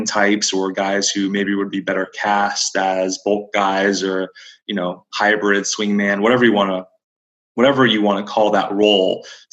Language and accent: English; Florida, United States; I grew up around Central Florida